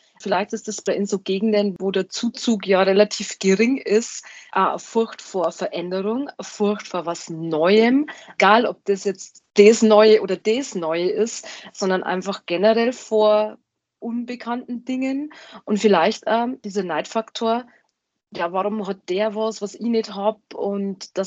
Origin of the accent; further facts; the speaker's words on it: Austria; wir machen in der Arbeit immer wieder irgendwie Ausländerwitze über uns als Österreicher